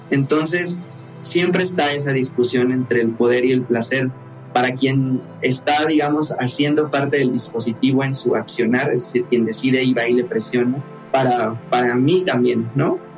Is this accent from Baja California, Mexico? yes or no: no; Iztapalapa, Mexico City, Mexico; fue en un tianguis de Iztapalapa, que es de donde yo soy, de donde yo vengo